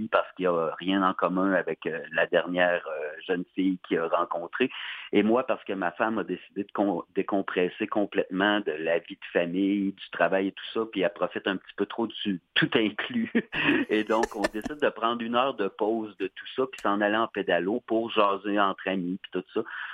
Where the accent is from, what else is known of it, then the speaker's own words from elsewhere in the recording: Trois-Rivières, Quebec, Canada; j'ai fait du théâtre lorsque j'étais au secondaire, au cégep, dans ma région natale, là, en Mauricie, à Trois-Rivières.